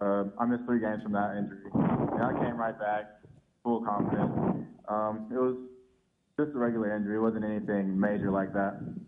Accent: California, United States; I grew up in the Bay Area, but just knowing that they have such a great quarterback is amazing for a receiver like me.

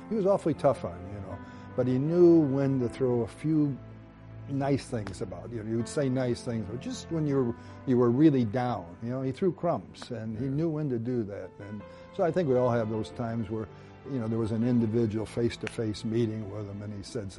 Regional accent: Midwest, United States; Growing up in the Midwest and seeing all those Bear Packer games, when I was in high school and college

